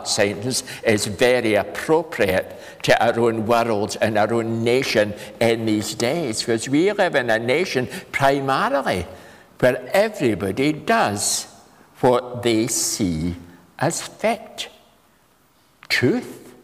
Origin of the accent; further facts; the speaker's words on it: Scotland, United Kingdom; I grew up in the Borders, you know.